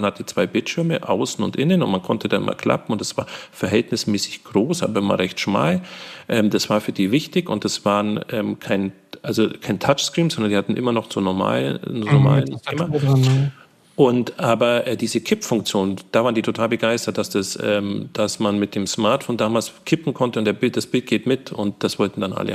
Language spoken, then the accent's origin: German; Bavaria, Germany; Als Allgäuer, wo ich eigentlich ursprünglich herkomme